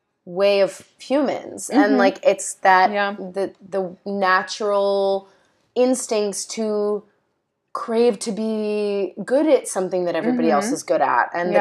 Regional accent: Wisconsin, United States; I'm from Wisconsin.

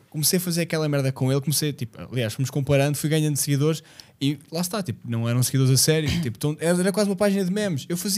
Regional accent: Leiria, Portugal; ele é da Marinha Grande, eu sou de uma aldeia, tipo, de Leiria

